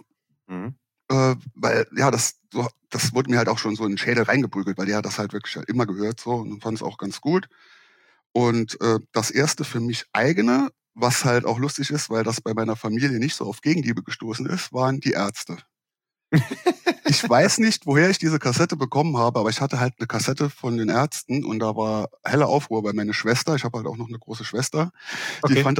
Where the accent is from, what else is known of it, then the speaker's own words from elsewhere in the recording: Saarland, Germany; Ja, ich komme aus der Nähe von Saarbrücken, aus dem Vorort von Saarbrücken, aus dem wunderschönen Saarland.